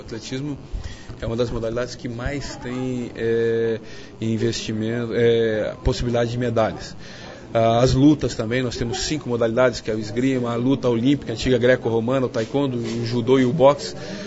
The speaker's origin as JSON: {"language": "Portuguese", "town": "Cascavel", "region": "Paraná", "country": "Brazil"}